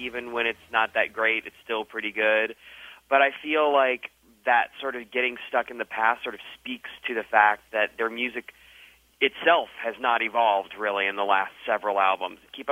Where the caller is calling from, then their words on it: New York, United States; I'm calling from New York.